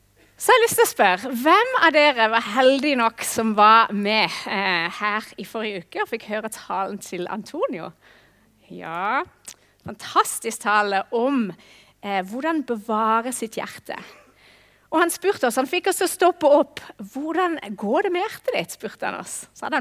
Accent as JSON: {"language": "Norwegian", "country": "Australia", "said": "Og i Australia, der jeg kommer fra, så er det ganske vanlig å hilse folk med «How are you?»."}